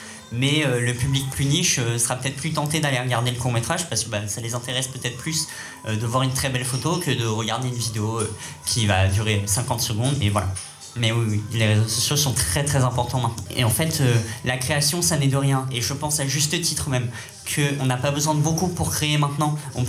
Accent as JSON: {"language": "French", "town": "Châtellerault", "region": "Nouvelle-Aquitaine", "country": "France", "said": "Je viens de Châtellerault, je suis pas né dans une grande ville comme Paris"}